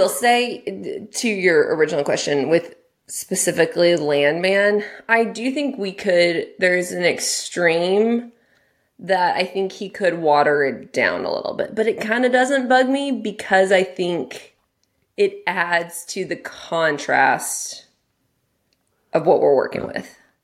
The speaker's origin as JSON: {"language": "English", "town": "Austin", "region": "Texas", "country": "United States", "said": "I'm from Austin, Texas, and have tons of family in Dallas and in Fort Worth."}